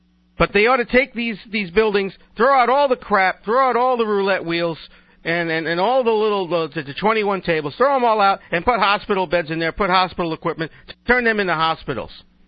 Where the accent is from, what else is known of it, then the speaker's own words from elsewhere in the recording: Brooklyn, New York, United States; because I grew up, like I said, I grew up in Brooklyn.